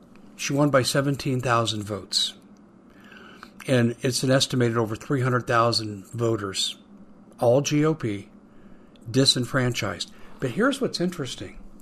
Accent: Arizona, United States; Let's come to my home state in Arizona, where I am highly, highly frustrated.

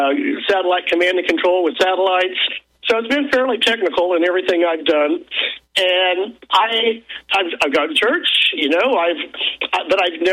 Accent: Tulsa, Oklahoma, United States; I'm from Tulsa, Oklahoma.

